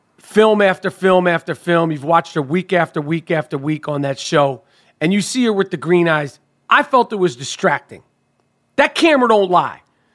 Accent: New York City, New York, United States; I'm true to this. We grew up in New York City.

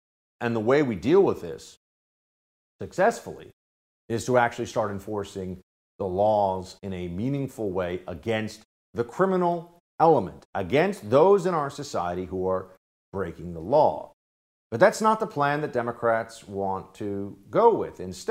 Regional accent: New York City, New York, United States; It happened in the neighborhood that I grew up in here in New York City, the Upper East Side

